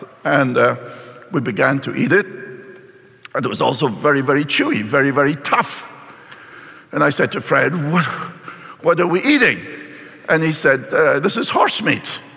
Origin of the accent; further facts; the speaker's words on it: Scotland, United Kingdom; I was brought up in Scotland